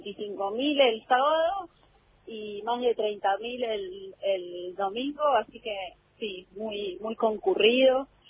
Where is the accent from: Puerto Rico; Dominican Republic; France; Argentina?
Argentina